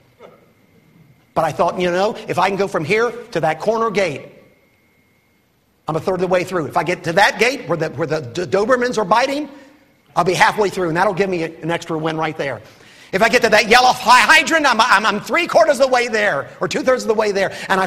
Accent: England, United Kingdom; Hey, I'm English, okay.

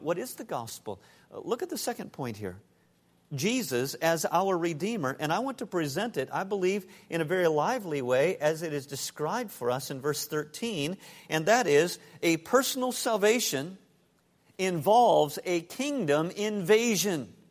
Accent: United States; Those of you who know me know that I am an American.

